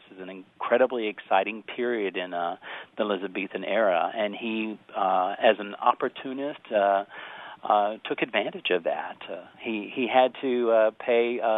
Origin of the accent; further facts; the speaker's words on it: the South, United States; accent: Southern; My southern accent's coming out there.